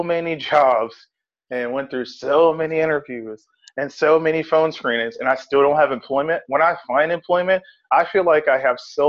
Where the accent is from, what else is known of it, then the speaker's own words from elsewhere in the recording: New Jersey, United States; I'm from New Jersey originally, and I have family in New Jersey, Delaware, PA.